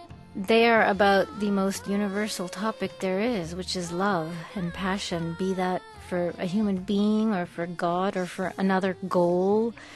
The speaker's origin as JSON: {"language": "English", "town": "Toronto", "region": "Ontario", "country": "Canada", "tie": "born or raised there", "said": "when I was growing up in Toronto, I didn't think that I could make a living at singing Indian music."}